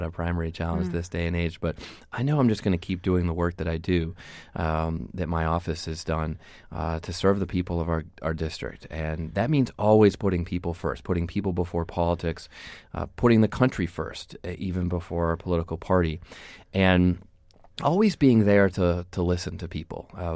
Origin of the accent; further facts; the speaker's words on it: Salem, United States; one of the things that I recognized before I spoke out in support of the sanctuary city ordinance in my hometown of Salem is that sanctuary cities are safer than non-sanctuary cities.